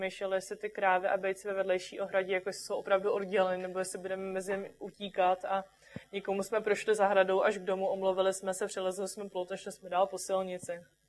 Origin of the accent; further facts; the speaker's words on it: Bohemia, Czechia; A my jsme říkali, že jsme z Čech a nechcete to česky?